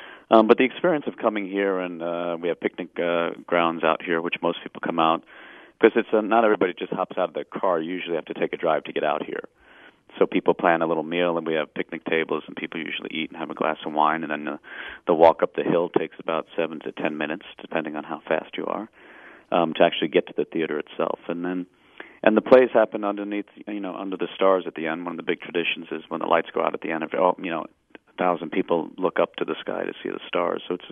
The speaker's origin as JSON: {"language": "English", "town": "New York City", "region": "New York", "country": "United States", "said": "I'm originally from New York City, and but I'm kind of an odd duck"}